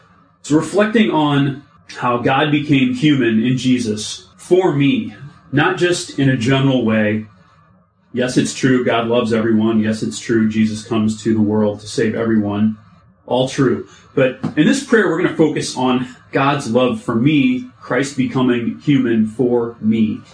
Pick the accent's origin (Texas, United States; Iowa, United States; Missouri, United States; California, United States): Missouri, United States; St. Louis; I'm a Jesuit deacon. I'm from St. Louis, Missouri. I'm doing studies at Boston College right now.